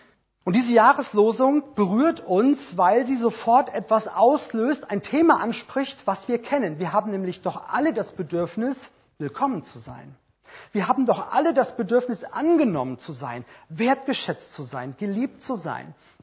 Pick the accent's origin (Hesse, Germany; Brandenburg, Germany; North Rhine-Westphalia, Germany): Hesse, Germany; Erdbach; Nächste Woche predige ich nämlich in meinem Heimatdorf in Erdbach in Hessen.